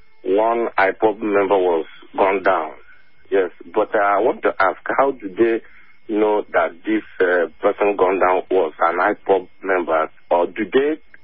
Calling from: Abuja, Federal Capital Territory, Nigeria; I'm calling from Abuja.

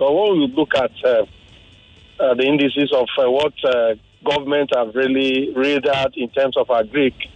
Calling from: Lekki, Lagos, Nigeria; I'm calling from Lekki area.

